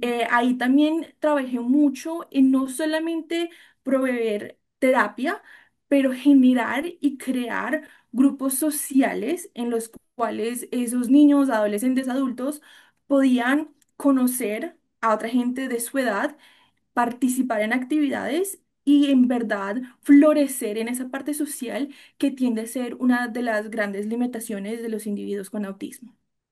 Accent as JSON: {"language": "Spanish", "town": "Villavicencio", "region": "Meta", "country": "Colombia", "tie": "born or raised there", "also_born_or_lived": "Bogotá", "said": "soy colombiana. Nací en Bogotá, pero me crié en una ciudad muy chiquitita en el sur de Colombia llamada Villavicencio."}